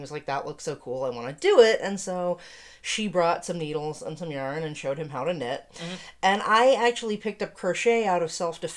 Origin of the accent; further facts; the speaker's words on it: New Mexico, United States; moved away as an adult; also born or lived in Massachusetts; I am from New Mexico. I've lived in Massachusetts for a little over a decade. I came here because my partner wanted to go to architecture school.